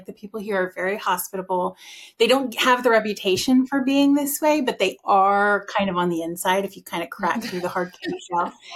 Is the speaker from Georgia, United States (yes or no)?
no; Texas, United States; I am very much a Texas girl. My family is very, very proud of being Texan, as I think a lot of Texans can understand. Mm-hmm. I mean, I loved being raised there.